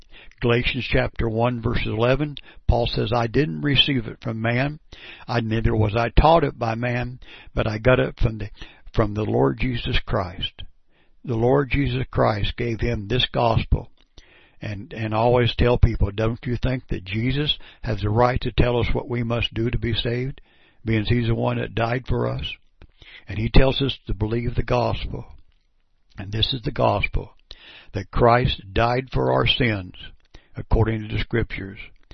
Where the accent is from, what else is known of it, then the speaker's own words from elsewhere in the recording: Perry, Kansas, United States; And I'd like to tell you that I'm from Perry, Kansas, and I've been doing this for just a small amount of time